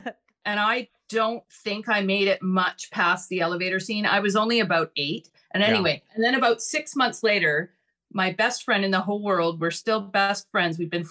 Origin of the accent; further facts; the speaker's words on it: Vancouver, British Columbia, Canada; I grew up in Vancouver, BC. I was born and raised there.